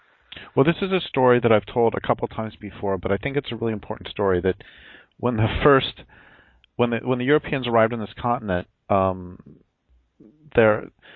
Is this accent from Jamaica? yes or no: no; Colorado, United States; I grew up in Eastern Colorado on the Front Range, and oh my gosh, I mean, there's this completely outrageous hatred of prairie dogs.